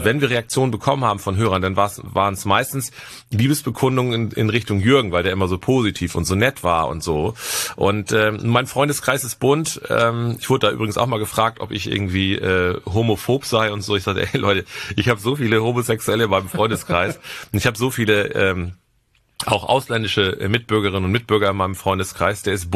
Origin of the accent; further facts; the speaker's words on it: Husum, Schleswig-Holstein, Germany; Also ich bin ja in Husum groß geworden und ihr kennt ja das nordfriesische Gefilde